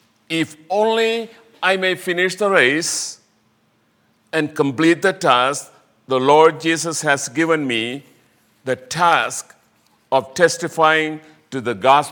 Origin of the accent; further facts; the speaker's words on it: India; English is a second language; now in United States; I'm speaking not as an Indian to you this morning. I have been more than two-thirds of my life in America. I'm speaking to you as an American Christian.